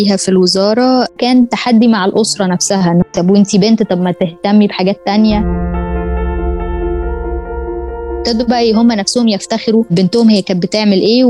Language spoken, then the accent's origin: Arabic; Egypt; من مصر، ودي قصتي